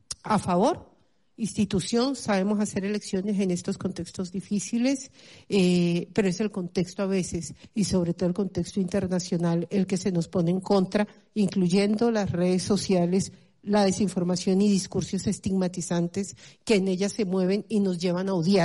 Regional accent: Colombia; lo que nos jugamos nosotros como colombianos

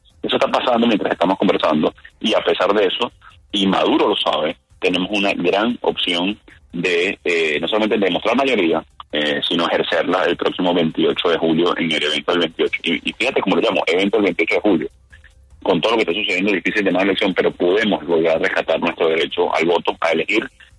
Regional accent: Venezuela; como demócratas que somos los venezolanos, a pesar de estar en dictadura, respetamos eso.

